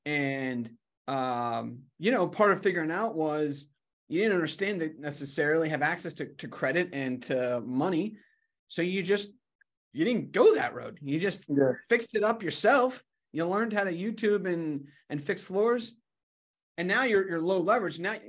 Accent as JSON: {"language": "English", "town": "Lancaster", "country": "United States", "said": "So I'm from Lancaster. It's boring."}